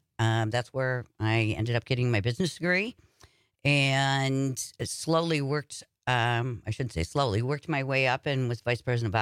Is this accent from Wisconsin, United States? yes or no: yes; De Pere, Wisconsin, United States; Well, I grew up in West De Pere.